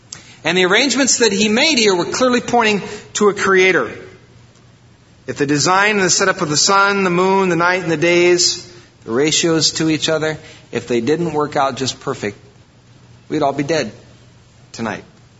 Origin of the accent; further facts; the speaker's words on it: Iowa, United States; And I grew up in Iowa, so, you know, it's kind of corn.